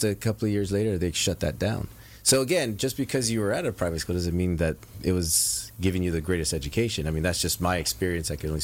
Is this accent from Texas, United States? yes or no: no; Pomona, California, United States; We moved 3 times in my childhood. I grew up in Pomona.